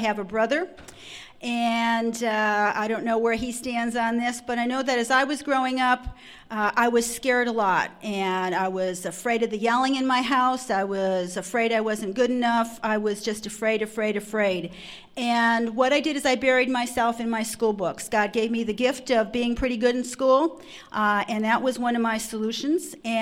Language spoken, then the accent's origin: English; Detroit, Michigan, United States; I come from Detroit, the murder city.